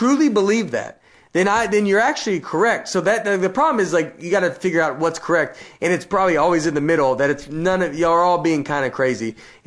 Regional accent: the South, United States; I'm from the South, you know, I grew up a Christian, I grew up typical Southern, you know, Christian home, Southern Baptist

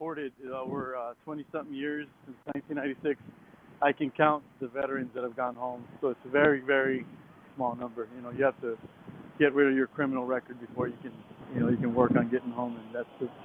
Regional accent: Compton, California, United States; So I grew up in Compton, California, and the reason I was deported, I was involved in a shooting

